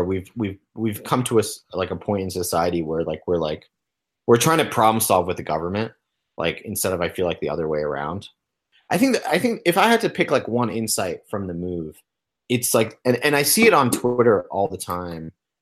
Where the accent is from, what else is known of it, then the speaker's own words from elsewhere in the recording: Long Island, New York, United States; born there; I was born on Long Island.